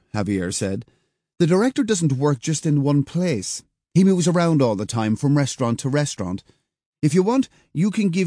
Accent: Cork, Munster, Ireland; Cork, down in the very south.

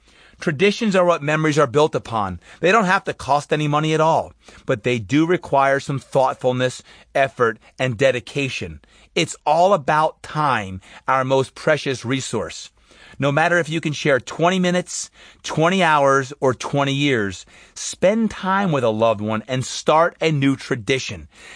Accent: Brick, New Jersey, United States; I grew up in Brick, New Jersey, on the shore.

